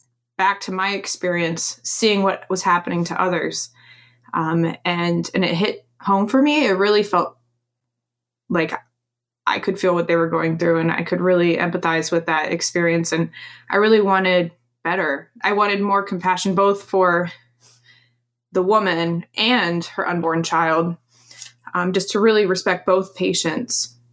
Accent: Poland; I'm from Poland. My parents are from Poland.

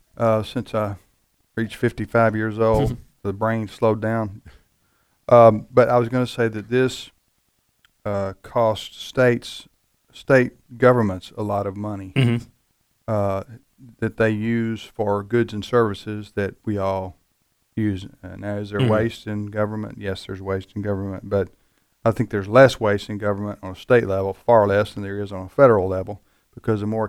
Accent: Mississippi, United States; I was talking to a state legislator in my home state of Mississippi

